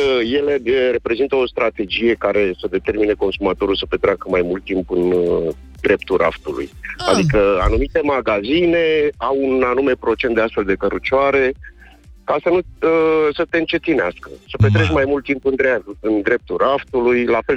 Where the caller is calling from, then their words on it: Craiova, Dolj, Romania; sunt din Craiova.